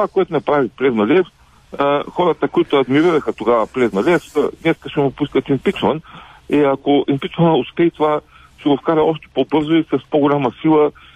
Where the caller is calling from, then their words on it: Ruse, Ruse Province, Bulgaria; съм от Русе.